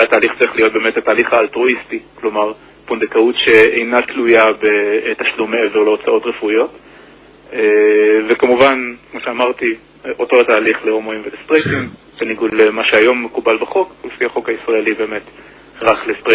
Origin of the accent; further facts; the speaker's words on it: Rehovot, Central District, Israel; also born or lived in United States; now in Jerusalem, Israel; נולדתי ברחובות, לשני הורים שהם שניהם גם אנשי אקדמיה, וגם בילינו כמה שנים בארצות הברית במהלך ההתבגרות שלי. בעצם ברחובות גדלתי כל חיי עד שעברתי לירושלים בתחילת לימודים התואר הראשון ב-2007.